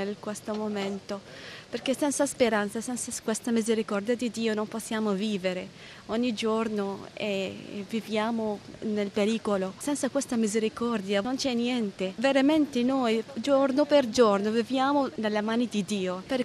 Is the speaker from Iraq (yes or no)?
yes; Iraq; io vengo dall'Iraq.